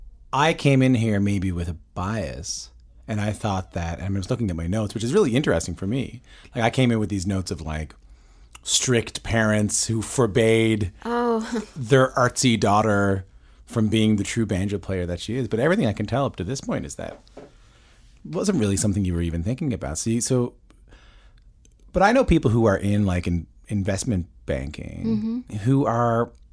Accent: Canada; as a Canadian, I understand.

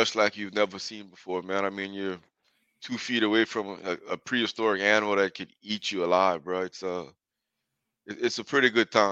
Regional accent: the South, United States; Man, growing up in the South, I mean, it's all we know.

